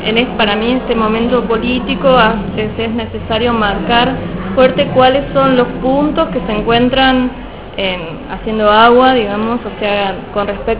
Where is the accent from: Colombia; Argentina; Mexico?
Argentina; Salta; now in Córdoba, Argentina; estoy hace años viviendo en Córdoba, vengo de Salta